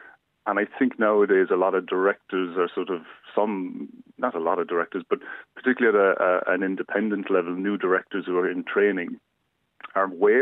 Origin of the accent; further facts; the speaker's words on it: Ireland; Because for me as an Irish actor, and you probably feel the same, I grew up in a time when nobody really talked about these things.